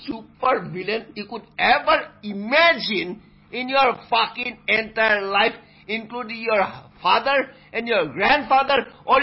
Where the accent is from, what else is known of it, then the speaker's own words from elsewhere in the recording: New Jersey, United States; No, I'm not from New York City. I'm from New Jersey.